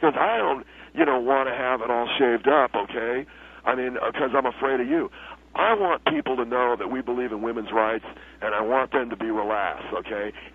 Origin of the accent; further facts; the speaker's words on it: Hermosa Beach, California, United States; I come from Hermosa Beach.